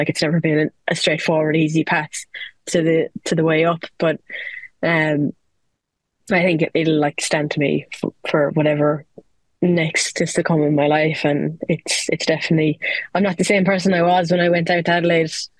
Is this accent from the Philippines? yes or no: no; Ireland; being an Irish player